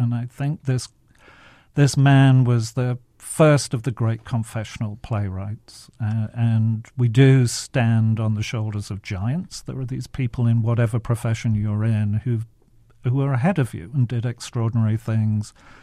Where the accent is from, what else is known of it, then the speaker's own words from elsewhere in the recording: England, United Kingdom; now in California, United States; Well, I'm from England, but I've lived in California for a long while